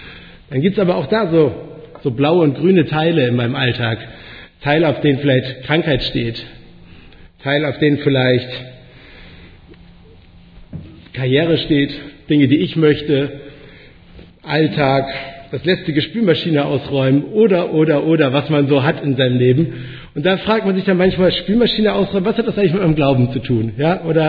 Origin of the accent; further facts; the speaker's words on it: Lower Saxony, Germany; now in Aachen, Germany; Ich komme ursprünglich aus Ostfriesland, ganz oben aus dem Norden, bin zum Studium dann nach Aachen gezogen